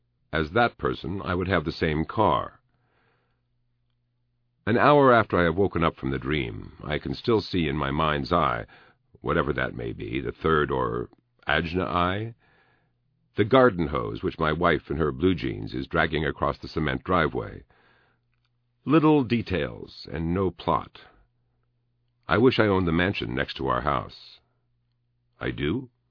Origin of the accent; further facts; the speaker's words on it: Berkeley, California, United States; I grew up in Berkeley and have the typical Berkeley left-wing socialist conscience, with its suspicion of the cushy life.